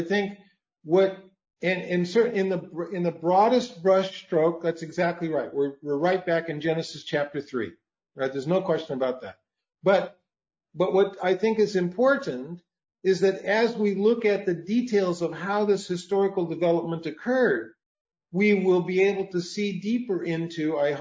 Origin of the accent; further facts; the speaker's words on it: United States; born there; Because I was born in America, in the West, in the 20th century, because I inherited all this stuff.